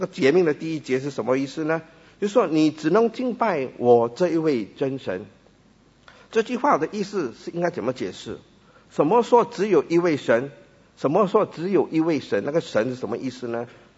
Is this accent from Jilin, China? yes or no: no; Fujian, China; 我们福建话有一句话啊